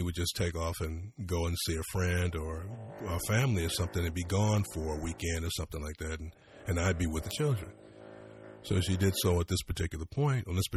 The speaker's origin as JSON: {"language": "English", "country": "United States", "said": "I'm an American. I never had plans to stay for the rest of my life in Germany. I want my children to be raised in America."}